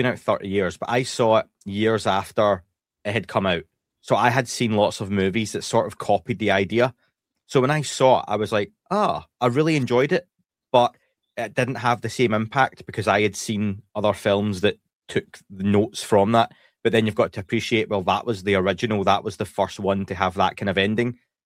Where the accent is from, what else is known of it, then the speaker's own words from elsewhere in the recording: Scotland, United Kingdom; now in Newcastle, United Kingdom; Remember, I am based in the northeast of England, which everyone forgets because I am Scottish, but I'll allow that faux pas, Pavel.